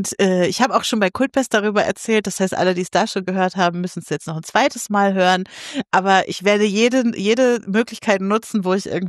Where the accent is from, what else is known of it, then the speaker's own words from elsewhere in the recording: Lower Saxony, Germany; wo ich herkomme, aus der Nähe von Lüneburg, ist der Nachbarlandkreis Dannenberg, DAN.